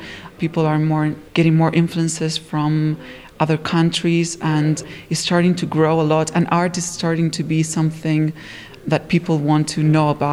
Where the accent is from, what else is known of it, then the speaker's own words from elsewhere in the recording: Madrid, Community of Madrid, Spain; born there; English is a second language; also born or lived in London; I was born in Madrid. And I lived in London for 4 years.